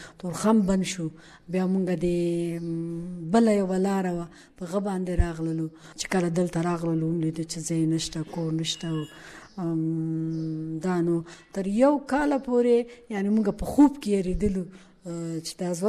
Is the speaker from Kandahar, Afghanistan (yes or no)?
no; Kabul, Afghanistan; now in Pakistan; زه په 1991 کې د افغانستان نه مهاجر شو راغلنو. دلته زه په کبابیانو کمپ کې اوسېدلم تقریبا موږ څلور کاله هلته اوسېدلو.